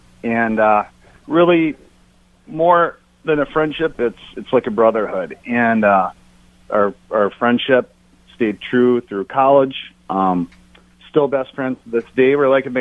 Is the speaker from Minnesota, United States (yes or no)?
yes; Albert Lea, Minnesota, United States; Well, it's a group of guys that basically, we're all from Albert Lea, Minnesota.